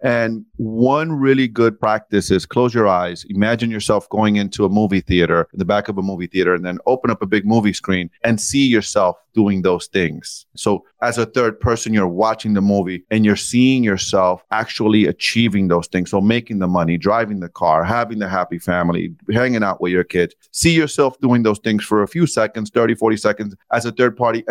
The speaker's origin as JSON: {"language": "English", "country": "Dominican Republic", "tie": "born or raised there", "lives_now": "United States", "said": "As a child, I grew up in the Dominican Republic, right? So I was born here in the United States. My mom came pregnant with me here to the US. And then she sent me back home to the Dominican Republic"}